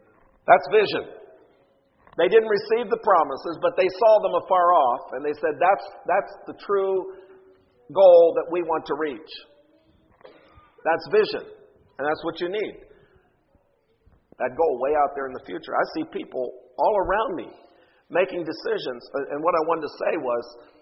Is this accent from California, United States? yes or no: no; Hagerstown, Maryland, United States; we had an old bishop when I was a boy growing up in the Hagerstown churches who said, the wise person sees the end in the trend.